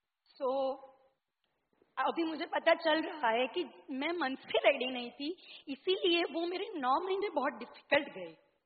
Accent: Valsad, Gujarat, India; Hindi is a second language; दूसरी चीज है कि मैं गुजरात से हूँ तो मेरी हिंदी थोड़ी वीक है

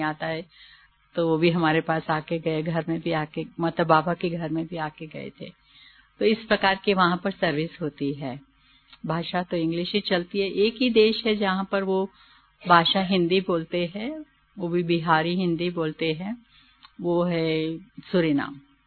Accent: Hyderabad, Telangana, India; moved away; मैं हैदराबाद से आई हूँ, हैदराबाद से निकली हूँ आंध्र प्रदेश से, तो उसी समय ज्ञान चला।

